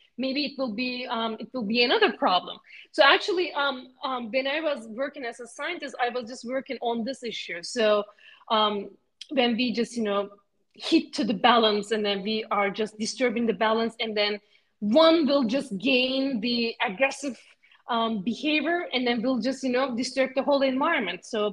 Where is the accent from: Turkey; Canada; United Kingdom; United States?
Turkey; Istanbul; English is a second language; it's a really nice city and I'm from Istanbul. I grew up there.